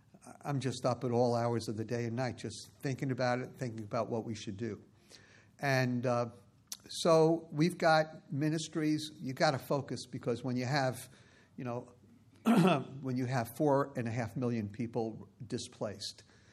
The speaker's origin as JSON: {"language": "English", "region": "New York", "country": "United States", "second_language": "English", "said": "I'm a New Yorker. English is my second language."}